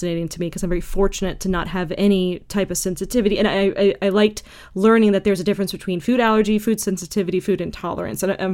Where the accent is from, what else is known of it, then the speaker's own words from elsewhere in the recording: the South, United States; growing up in the South, you meet some people who are like, no, just, you know, eat some honey.